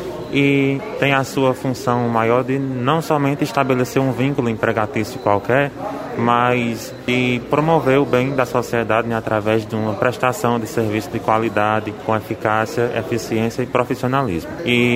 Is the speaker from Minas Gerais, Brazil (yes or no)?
no; Exu, Pernambuco, Brazil; Não, sou de Exu, Pernambuco.